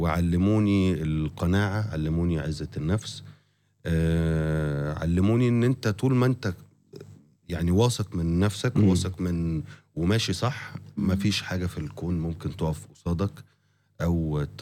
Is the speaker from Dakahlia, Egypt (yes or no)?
no; Giza Governorate, Egypt; born there; من انا مولود في القاهره. في محافظه الجيزه. قريب من الاهرامات.